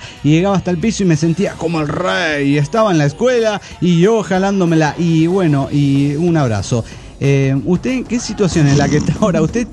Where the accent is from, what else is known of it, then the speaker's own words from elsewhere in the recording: Tarija, Bolivia; de Tarija, Bolivia.